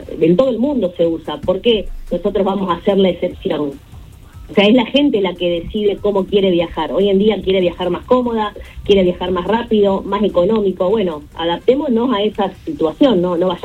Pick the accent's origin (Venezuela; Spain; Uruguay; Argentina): Argentina; Rosario, Santa Fe; Nosotros somos rosarinos, nosotros sabemos qué tenemos que hacer